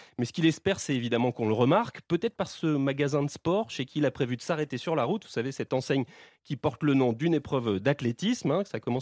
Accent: Grand Est, France; C'est ça, c'est mes origines. Mais je suis alsacien, je suis aussi un peu italien, je suis un peu maltais.

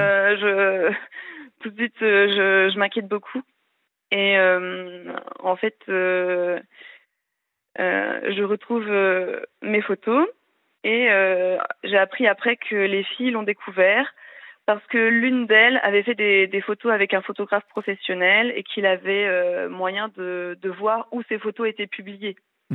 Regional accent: Beaune, Bourgogne-Franche-Comté, France; now in Belgium; Moi je viens de Beaune, donc mon histoire ça s'est passé à Beaune, mais j'appelle depuis la Belgique et j'ai 21 ans.

